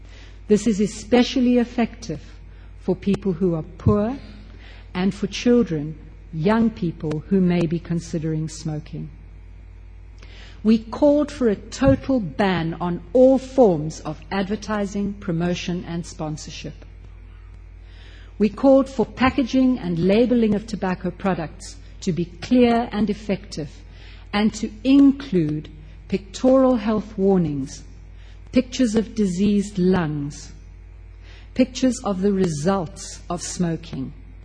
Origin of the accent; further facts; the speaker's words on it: South Africa; But as a South African here tonight